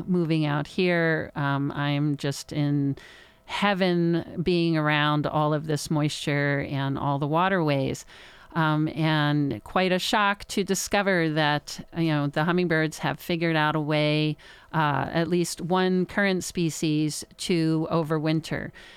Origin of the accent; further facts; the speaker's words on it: New Jersey, United States; also born or lived in Colorado; Yeah, so I grew up in New Jersey, which I know there were hummingbirds there, but I never got to actually pay attention to them till I moved to Colorado.